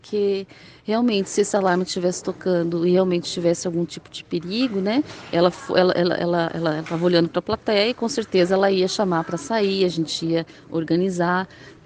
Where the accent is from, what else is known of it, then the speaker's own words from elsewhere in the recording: Tamarana, Paraná, Brazil; eu sou de uma cidade indígena, né? Eu passei a minha infância em Tamarana, aqui do ladinho.